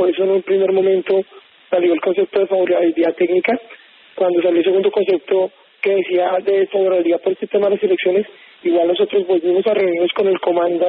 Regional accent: Colombia; a mí me duele como colombiano

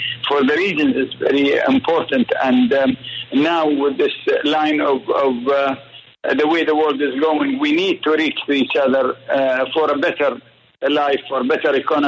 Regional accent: United Arab Emirates; Yes, I'm from the United Arab Emirates

